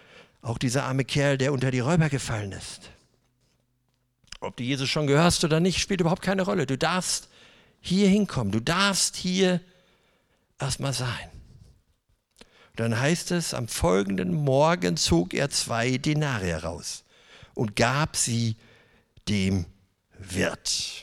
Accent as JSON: {"language": "German", "region": "Northern Germany", "country": "Germany", "said": "aber ich sage mal als Norddeutscher"}